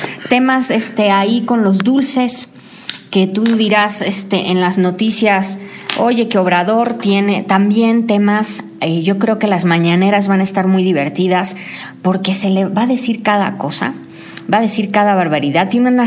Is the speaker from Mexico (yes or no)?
yes; Mexico; las carencias que como pueblo mexicanos, ¿no?, tenemos